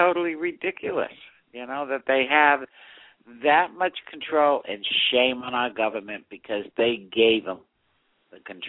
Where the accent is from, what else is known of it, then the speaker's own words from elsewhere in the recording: Massachusetts, United States; I'm ashamed to say I'm from Massachusetts. Because now we are not the leading state in protecting our children.